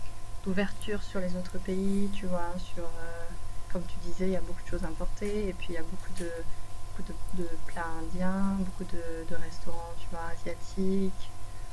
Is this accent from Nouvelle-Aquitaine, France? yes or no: yes; Bordeaux, Nouvelle-Aquitaine, France; je viens de Bordeaux, tu vois, c'est le sud-ouest